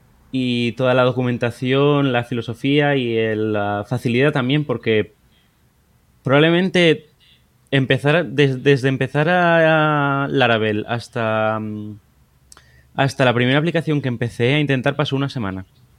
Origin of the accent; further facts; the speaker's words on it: Asturias, Spain; Sí, de Asturias.